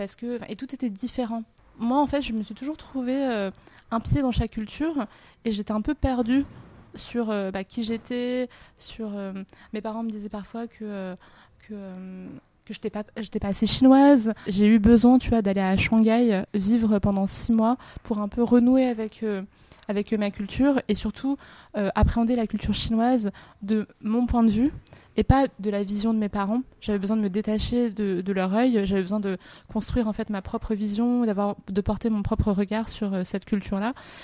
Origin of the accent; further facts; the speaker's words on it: Paris, Île-de-France, France; je suis chinoise et j'ai toujours grandi à Paris.